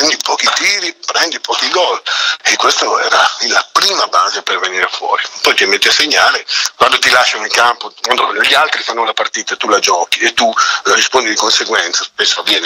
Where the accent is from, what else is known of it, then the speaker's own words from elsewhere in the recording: Emilia-Romagna, Italy; io sono emiliano, lui era romagnolo, siamo due popoli differenti, devo dire, però il dialetto è abbastanza comune